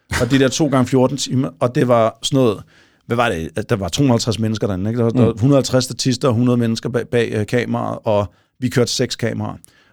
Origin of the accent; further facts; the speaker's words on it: Amager, Capital Region of Denmark, Denmark; det var at skyde det på Amager, hvor jeg er fra